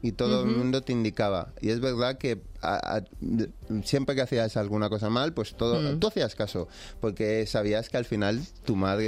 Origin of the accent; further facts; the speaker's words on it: Villamantilla, Community of Madrid, Spain; Cuando yo hablo de Villamantilla lo hablo con mucho cariño, no solo porque sea mi pueblo, no solo por donde he vivido